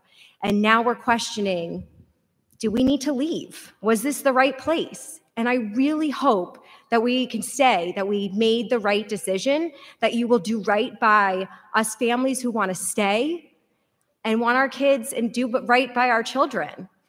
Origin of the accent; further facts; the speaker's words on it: New Jersey, United States; I am a transplant from New Jersey, and I love being here.